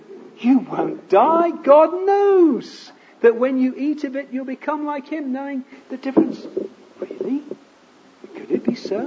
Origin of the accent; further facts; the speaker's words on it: England, United Kingdom; I'm an Englishman. If I followed the futile way of life that my English forefathers passed on to me